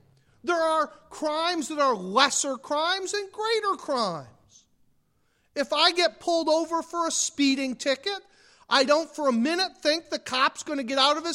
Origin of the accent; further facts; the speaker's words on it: Mansfield, Pennsylvania, United States; When I was growing up in Mansfield, Pennsylvania, our basketball team went to the state championships, little tiny Mansfield.